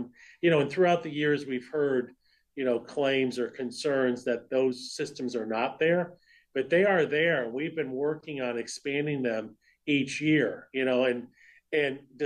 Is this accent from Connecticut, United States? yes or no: no; Springfield, Massachusetts, United States; And I grew up in Springfield, very in his inner city.